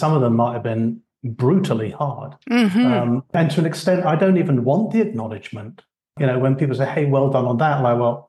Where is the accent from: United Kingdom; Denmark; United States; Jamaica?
United Kingdom; also born or lived in Philippines; was not born in the UK. I was born in the Philippines. So I'm from Asian descent. And after I was born, we emigrated to the UK. So I was brought up in the UK and I went to a Catholic boarding school